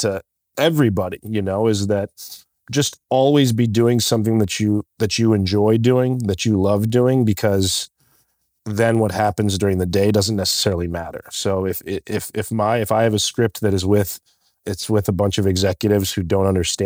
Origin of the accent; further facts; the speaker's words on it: Tucson, Arizona, United States; I'm from Tucson, Arizona, and my dad's a lawyer and my mother was an educator.